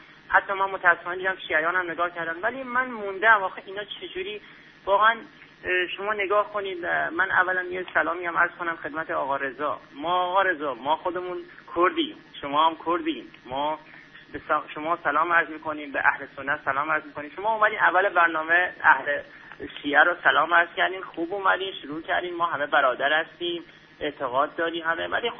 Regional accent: Iran; ما ایرانی ها از همون قبل از اسلام ما یک تاپرست بودیم، افتخار میکنیم. بعدش هم که اسلام وارد شده، ما هم با جان و دل اسلامو پذیرفتیم، مذهب تشیع رو پذیرفتیم، عاشق مذهبمون هستیم.

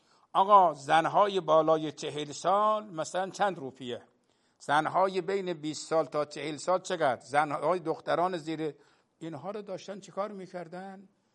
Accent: Iran; نه به عنوان شیعه، نه به عنوان یک فرد پایبند به نظام، به عنوان یک ایرانی من دارم عرض میکنم

